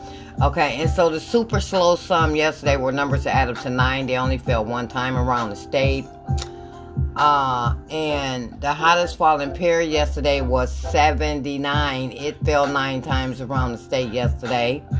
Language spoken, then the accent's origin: English; Michigan, United States; they know I'm from Michigan, okay?